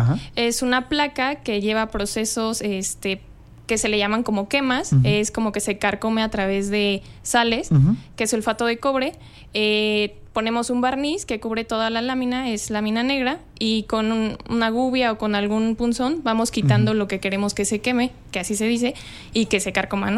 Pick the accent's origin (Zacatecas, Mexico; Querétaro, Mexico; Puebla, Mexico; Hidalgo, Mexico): Querétaro, Mexico; born there; Que justo aquí, yo nací aquí en Querétaro y yo lo veía día con día, pero tal vez ni siquiera lo notaba.